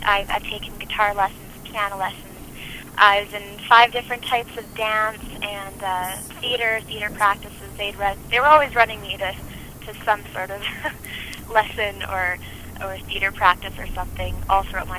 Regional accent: Dawson Creek, British Columbia, Canada; now in Prince George, Canada; Yeah, that's my hometown. Right now, I'm actually a few hundred miles south of that.

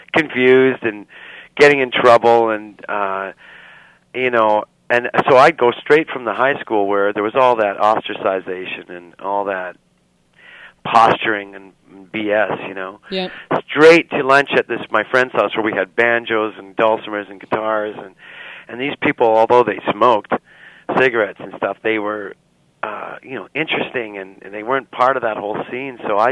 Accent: Saskatchewan, Canada; Because I'm from Saskatchewan

